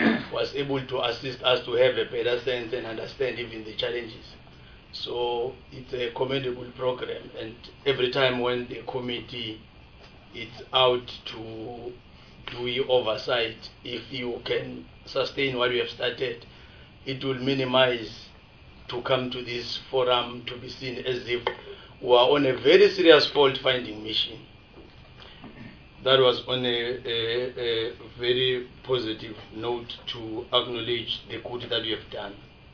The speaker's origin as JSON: {"language": "English", "region": "Mpumalanga", "country": "South Africa", "said": "I'm from Mpumalanga"}